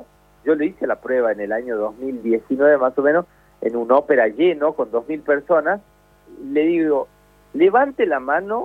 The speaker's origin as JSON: {"language": "Spanish", "town": "Famaillá", "region": "Tucumán", "country": "Argentina", "tie": "born or raised there", "said": "Famaillá se llama."}